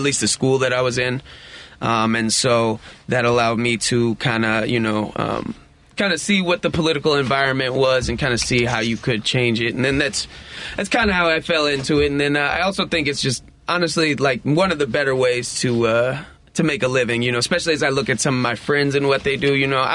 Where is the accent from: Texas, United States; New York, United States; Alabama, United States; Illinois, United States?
Illinois, United States; Chicago; Yep. Born and raised from Kenwood, or quote unquote North Kenwood.